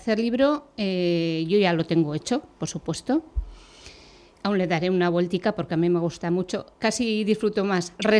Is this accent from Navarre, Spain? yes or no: yes; Tafalla, Navarre, Spain; oye, por ese ICO tú eres de Navarra, ¿no? Y le digo, pues sí, le digo, de Tafalla.